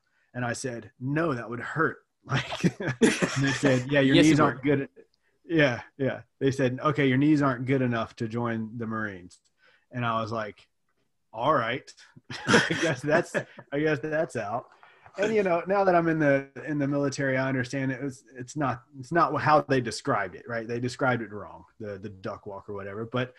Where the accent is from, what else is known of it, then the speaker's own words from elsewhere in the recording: the South, United States; And growing up, I grew up in the South, so it's all red down there.